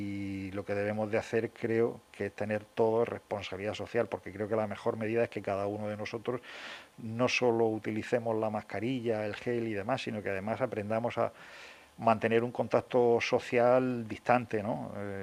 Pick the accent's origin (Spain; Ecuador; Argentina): Spain; Region of Murcia; cosa que nosotros como murcianos